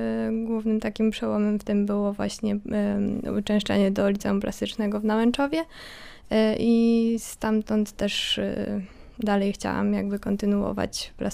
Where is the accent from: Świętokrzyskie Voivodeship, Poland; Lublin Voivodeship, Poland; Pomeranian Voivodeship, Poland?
Lublin Voivodeship, Poland; now in Łódź, Poland; Pochodzę z Lubelszczyzny, z niewielkiej wsi pod Kraśnikiem. I tak właśnie tam spędziłam najmłodsze lata swojego życia. Tam właśnie narodziła się moja wiara.